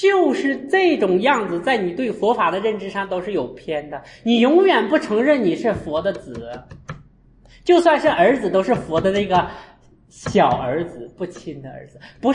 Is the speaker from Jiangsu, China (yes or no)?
no; Anhui, China; 一出安徽我安徽人哈，你讲安徽不好我就很爱的哈